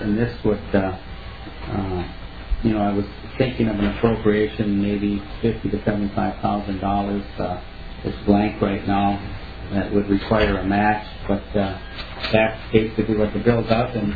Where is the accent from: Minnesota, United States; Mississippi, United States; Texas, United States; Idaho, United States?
Minnesota, United States; second oldest structure standing in the state of Minnesota. It's a beautiful synagogue, and located in my hometown.